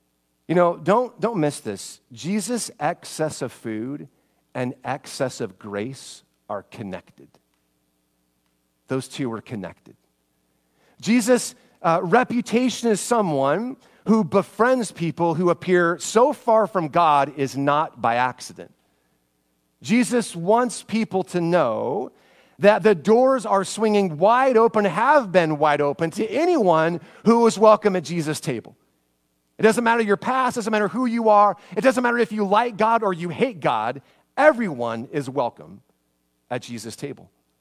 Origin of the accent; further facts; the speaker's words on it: Spokane, Washington, United States; I worked for a basketball camp growing up in Spokane.